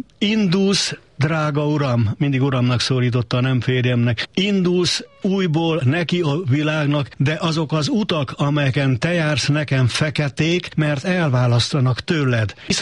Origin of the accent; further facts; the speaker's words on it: Transylvania, Romania; moved away; egyszerűen olyan az én számomra az erdélyiségem, mint a levegő. A levegő nélkül sem tudok élni az ember, én se tudnék élni. A székelységemet magammal hordoztam, s vittem az emigrációba is.